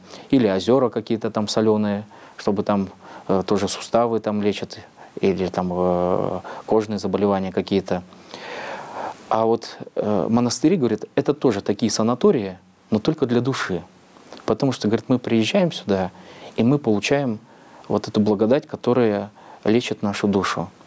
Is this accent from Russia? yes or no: yes; Novosibirsk, Novosibirsk Oblast, Russia; Я говорю: «Да, я из России». «А откуда вы?» Я говорю: «Я из Новосибирска».